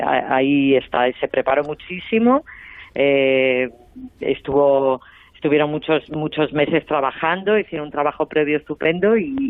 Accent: A Coruña, Galicia, Spain; Yo soy de La Coruña, sí.

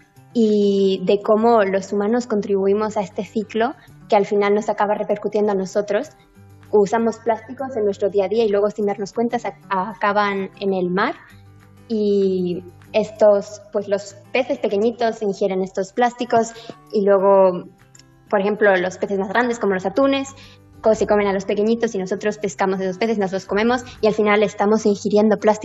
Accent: San Sebastián, Basque Country, Spain; now in Jerusalem, Israel; No, soy de España, pero vivo en Jerusalén.

